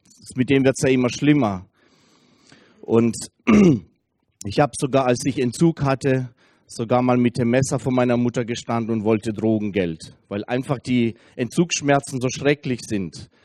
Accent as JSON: {"language": "German", "country": "Russia", "said": "Ich komme aus Russland, wir sind Russlandsdeutsche."}